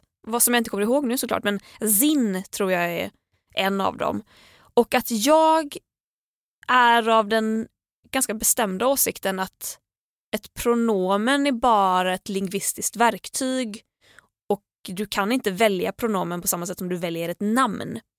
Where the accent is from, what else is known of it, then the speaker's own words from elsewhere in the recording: Gothenburg, Västra Götaland County, Sweden; Jag var ju hemma i Göteborg i Tahult över West Pride.